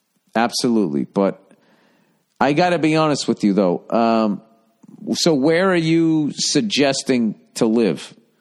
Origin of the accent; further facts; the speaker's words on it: East Coast, United States; now in Los Angeles, United States; Because, you know, just growing up on the East Coast and everything, I think it's, you know, I miss the four seasons